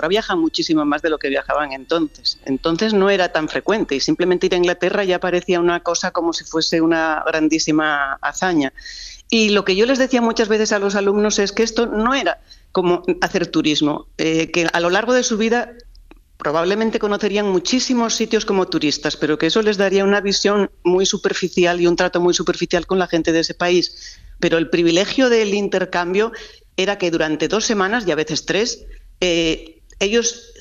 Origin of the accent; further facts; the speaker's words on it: Avilés, Asturias, Spain; also born or lived in Grado; Yo estuve en Grado 41 años. Yo era de Avilés, bueno, soy de Avilés